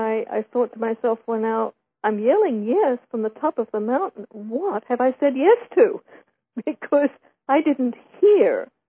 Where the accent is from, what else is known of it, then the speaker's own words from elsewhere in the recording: Australia; I was a refugee child from Hitler. So I really grew up a stranger in a strange land with European parents, and, you know, in Australia, which is the reason for my strange accent, although it's not an Australian accent at this point.